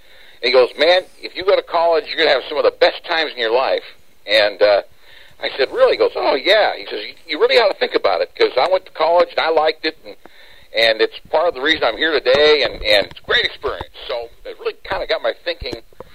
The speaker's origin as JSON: {"language": "English", "region": "Washington", "country": "United States", "tie": "born or raised there", "said": "I grew up in Washington State and then went to college there at Washington State University, and then in my broadcasting career, spent time in Washington, Oregon, and Idaho, and then back into Oregon, and then came here to California in 1989 from Oregon."}